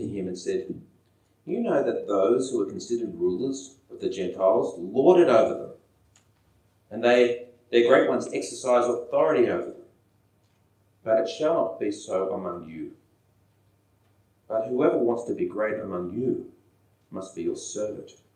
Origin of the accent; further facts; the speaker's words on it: Australia; the great people that make us feel worthy to celebrate being Australian and our athletic prowess